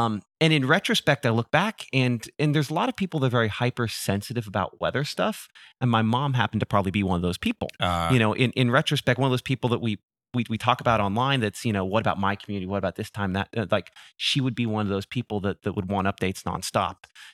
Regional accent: Russell, Kansas, United States; Well, I came from Bob Dole's hometown.

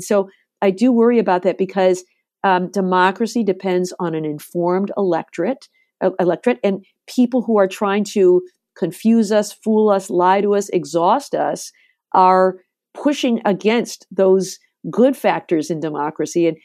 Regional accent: Detroit, Michigan, United States; I'm from Detroit, where, you know, the auto industry is what has made us go.

